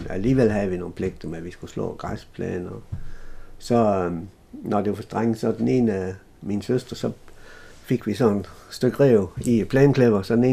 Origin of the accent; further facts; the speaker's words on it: Ender, Central Denmark Region, Denmark; Men efter jeg så selvfølgelig havde min barndom der i Ender